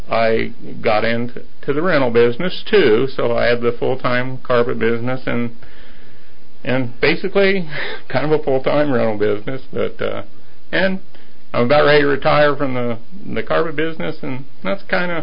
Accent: Denver, Colorado, United States; also born or lived in Wichita, Kansas; Well, I was born in Wichita, Kansas. Moved to Colorado when I was about 3, lived all over Denver growing up

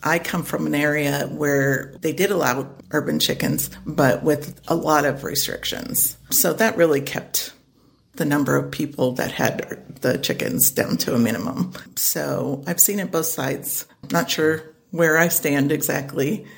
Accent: Cedar Rapids, Iowa, United States; I still have some family in the Cedar Rapids area. I love the rivers. I grew up on the Cedar River, Okay. And that was kind of my playground.

